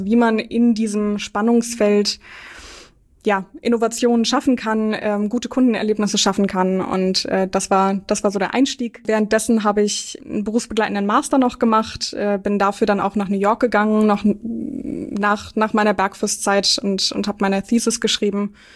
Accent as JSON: {"language": "German", "town": "Essen", "region": "North Rhine-Westphalia", "country": "Germany", "tie": "born or raised there", "said": "Also ich bin geboren in Essen und da auch in der Gegend aufgewachsen. Ich würde mich auch als Pottkind tatsächlich beschreiben."}